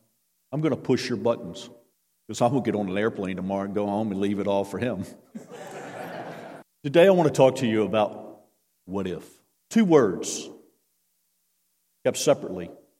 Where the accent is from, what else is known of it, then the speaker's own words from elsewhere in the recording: Virginia, United States; She's probably the only one in the room can understand me because I'm from Virginia too.